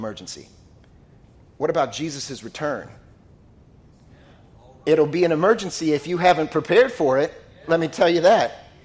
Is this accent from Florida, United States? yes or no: yes; Florida, United States; I grew up in Florida, and I remember preparing for hurricanes.